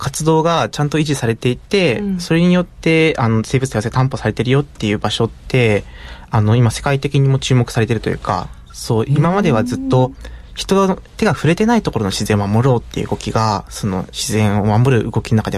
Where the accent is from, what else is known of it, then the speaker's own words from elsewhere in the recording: Aichi, Japan; moved away as an adult; also born or lived in Hyogo / Chiba; now in Shizuoka, Japan; 地元は愛知県で、その後大学とか大学院でいろんなとこ転々して